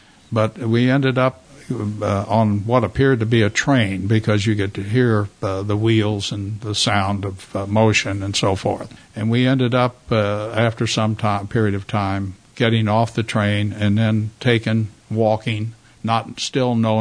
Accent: United States; I'm an American, and it's only natural for me to think that the Americans will win the war.

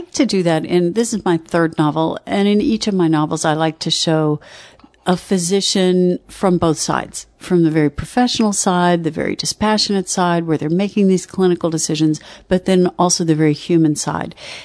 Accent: Texas, United States; I grew up in Texas, and I suspect that Rainey adopted a little bit of what I grew up with.

